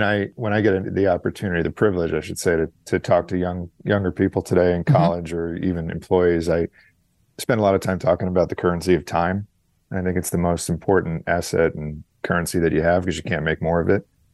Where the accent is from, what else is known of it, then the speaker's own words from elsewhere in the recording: New York, United States; Yeah, that's right.